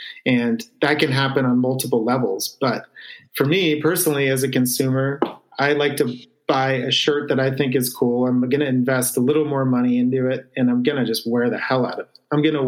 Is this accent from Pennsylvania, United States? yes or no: no; New Hampshire, United States; We had heavy winters where I grew up in New Hampshire, so we get hammered with snow.